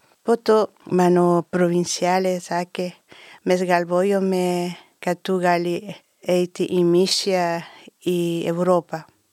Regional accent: Bolivia; moved away; also born or lived in Chile; Aš esu iš Bolivijos, Pietų Amerikos, savo formaciją pradėjau Čilėje. 10 metų gyvenau Čilėje.

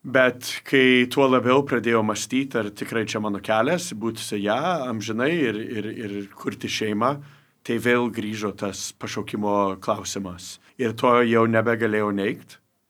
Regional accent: United States; aš kaip amerikietis išsišiepęs ir šipsaus

